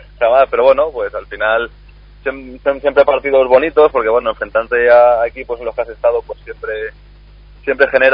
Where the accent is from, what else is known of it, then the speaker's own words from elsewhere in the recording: Castile and León, Spain; Sí, sí, bueno, ya conozco yo el frío de allí, de Salamanca y de mi pueblo en especial.